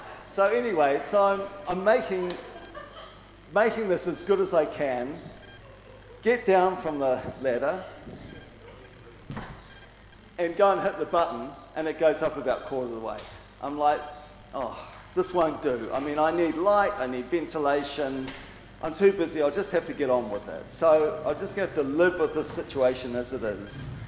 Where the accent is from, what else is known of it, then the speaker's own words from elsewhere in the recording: Australia; I am Australian after all.